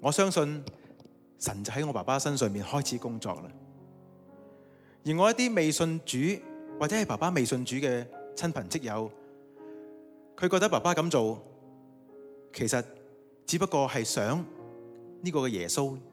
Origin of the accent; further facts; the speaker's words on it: Chaozhou, Guangdong, China; 我是潮州人，我生长在一个满天神佛的家庭里面。